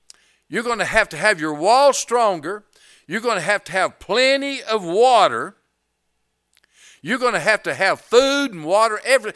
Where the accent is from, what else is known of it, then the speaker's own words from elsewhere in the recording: Erwin, Tennessee, United States; I'm from Irwin, just so you know. Is there any Carter County people in here?